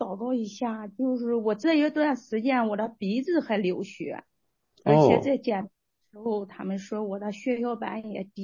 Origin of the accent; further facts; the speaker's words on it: Henan, China; 嗯，我是河南的。